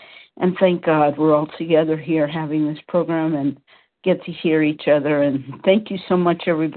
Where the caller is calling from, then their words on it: Petaluma, California, United States; from Petaluma, California